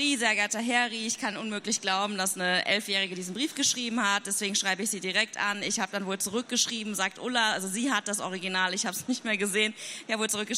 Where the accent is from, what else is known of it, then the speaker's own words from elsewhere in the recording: Germany; born there; tatsächlich so, dass meine Eltern in den 80er Jahren nach Deutschland gekommen sind, um zu studieren. Ich bin in Deutschland geboren, mein Bruder ist in Deutschland geboren